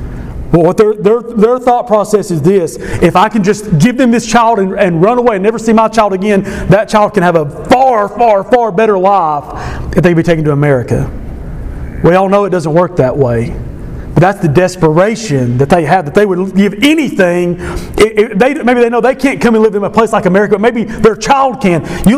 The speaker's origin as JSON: {"language": "English", "country": "United States", "said": "extremely thankful to be an American, to have been born in this country."}